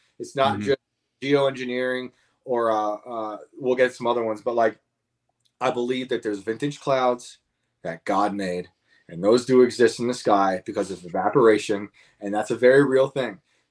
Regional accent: New York, United States; You know, I grew up on the in the Hudson Valley, New York power plant

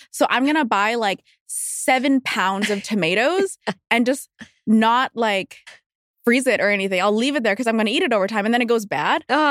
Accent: Vancouver, British Columbia, Canada; So I am born and raised in Vancouver. I grew up in East Vancouver.

